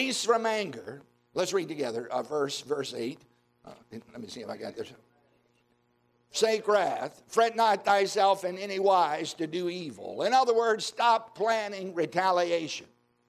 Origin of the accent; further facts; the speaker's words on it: Virginia, United States; when I was growing up in Southside, Virginia, my parents would talk about somebody being fretted.